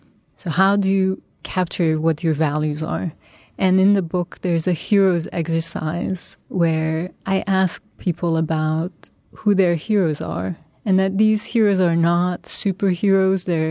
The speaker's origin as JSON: {"language": "English", "country": "Turkey", "moved": "yes", "lives_now": "New York, United States", "said": "if I am from Turkey and now I live in New York, maybe my future should be the world."}